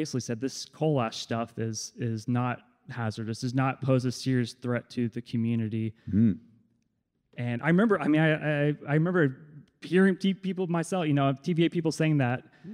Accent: Franklin, Tennessee, United States; I grew up outside of Nashville in Franklin, Tennessee.

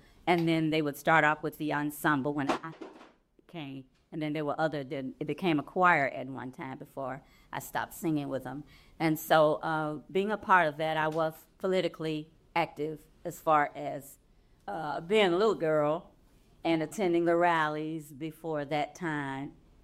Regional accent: Memphis, Tennessee, United States; I was born here on Beale Street. Yes.

